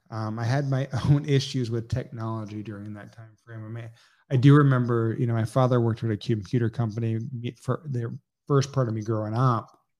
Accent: Port Arthur, Texas, United States; also born or lived in Beaumont; You know, I grew up here in Texas. I was born down in Beaumont, Texas, but grew up in Port Arthur, Texas. So my family and my father, all from a little town called Nederland, Texas, back then.

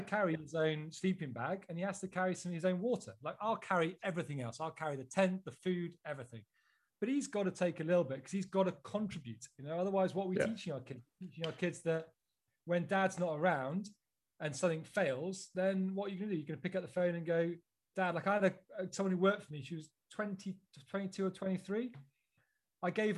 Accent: United Kingdom; I think being British, I did turn around and say to the father

